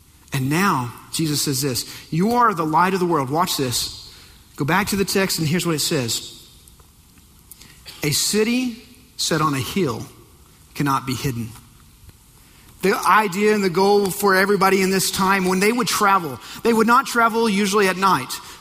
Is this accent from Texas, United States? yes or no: yes; Texas, United States; Now, I grew up in the Texas Panhandle, and every time I heard this verse, I completely understood.